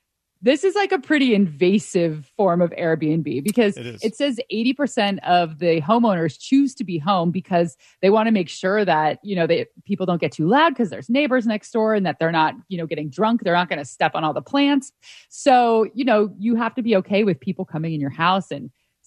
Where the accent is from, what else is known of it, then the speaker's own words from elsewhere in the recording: California, United States; now in Seattle, United States; I'm from California. So that's what summers always were, was like, you know, your summers are spent swimming.